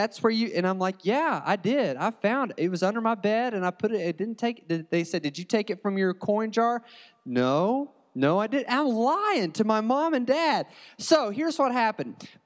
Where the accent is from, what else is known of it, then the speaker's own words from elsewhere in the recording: Morristown, Tennessee, United States; Now, I'm from Morristown, okay? I grew up like 60 seconds from here.